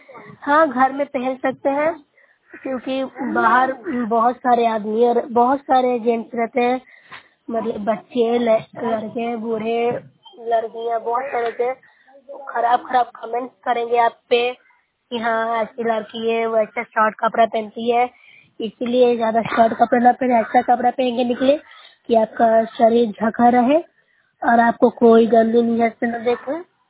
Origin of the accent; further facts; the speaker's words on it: Bihar, India; मैं नूसरा ब्लॉक से हूँ, जिला नालंदा से बोल रही हूँ।